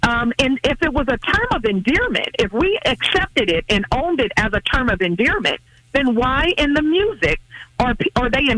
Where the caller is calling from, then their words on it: Kansas City, United States; I am calling from Kansas City.